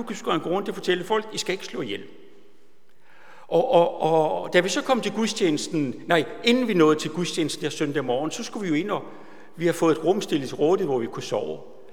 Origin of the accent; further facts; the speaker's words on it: Kenya; first language Swahili; Danish is a second language; now in Denmark; Altså, Swahili er jo mit modersmål. Altså, det gik helt ind i hjertet. Jeg blev helt rørt af det. Vi har været missionær i Kenya